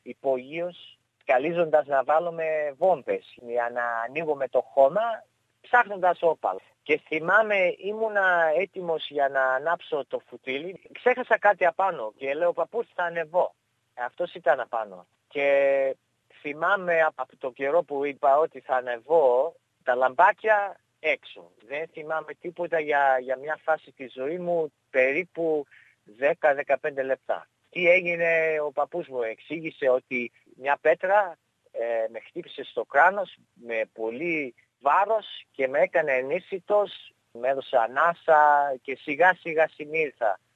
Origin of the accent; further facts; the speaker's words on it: Greece; born there; από τον καιρό που γεννήθηκα στην Ελλάδα